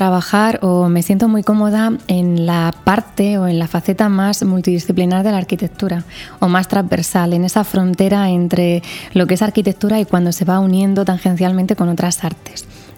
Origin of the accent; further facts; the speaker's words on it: Murcia, Region of Murcia, Spain; Pues yo soy de aquí, de Murcia, estudié arquitectura